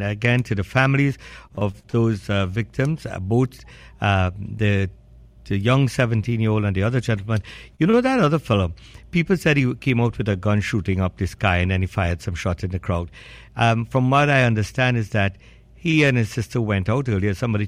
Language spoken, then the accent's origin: English; Trinidad & Tobago; We, as East Indian, enough about fighting against each other. Trini Indians and curry chicken and chicken curry.